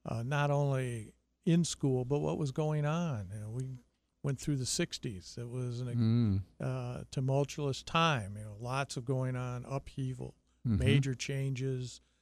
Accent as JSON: {"language": "English", "town": "St. Joseph", "region": "Michigan", "country": "United States", "tie": "born or raised there", "also_born_or_lived": "Benton Harbor", "said": "I'm from right here in St. Joseph, Michigan, and I was born here in 1949 in Benton Harbor. Grew up in St. Joe."}